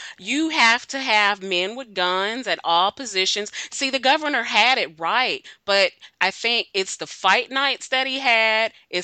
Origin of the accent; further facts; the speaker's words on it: Texas, United States; Stephanie, I mean, we're both from Texas, right?